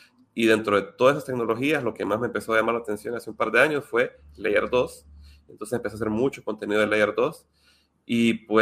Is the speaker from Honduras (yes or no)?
yes; Honduras; bueno, yo soy de Honduras y cerca de aquí, ¿verdad? En la región